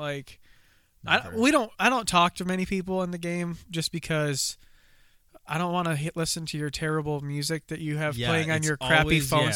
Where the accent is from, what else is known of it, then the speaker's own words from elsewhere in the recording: Turkey; I am white. While my husband is an immigrant to my country, I was born and raised in Turkey.